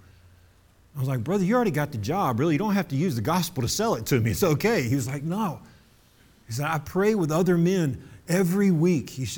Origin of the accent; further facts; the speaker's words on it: Florida, United States; He's from Michigan, I'm from Florida. We met in the middle.